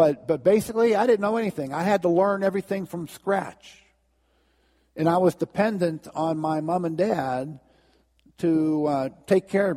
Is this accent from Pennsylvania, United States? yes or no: yes; McKeesport, Pennsylvania, United States; born there; I was born in McKeesport Hospital. Our families, Bonnie's and mine, were from Port View.